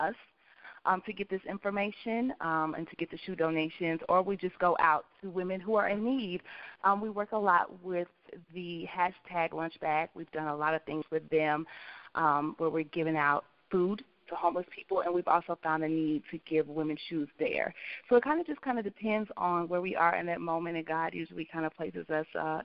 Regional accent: Kansas City, Missouri, United States; We're both from Kansas City, Missouri

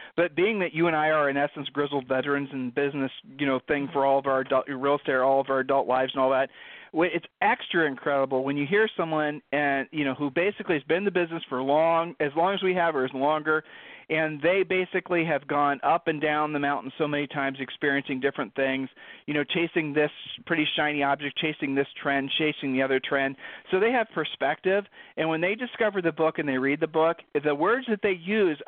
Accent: Ohio, United States; now in Texas, United States; But we're from Ohio.

